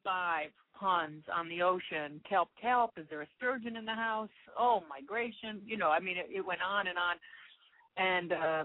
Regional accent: Kingston, Rhode Island, United States; That's where I'm from. I went to school in Kingston. I went to URI.

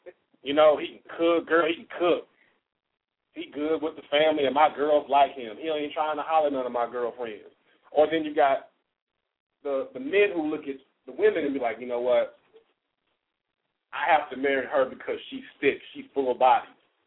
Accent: Kansas City, Missouri, United States; representing out of the greater Kansas City, Missouri, my hometown.

